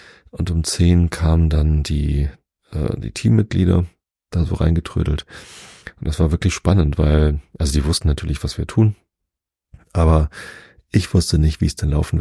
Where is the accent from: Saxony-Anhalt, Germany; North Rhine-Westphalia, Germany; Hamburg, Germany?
Hamburg, Germany; Ich meine, wir sind dann ja auch Hamburger.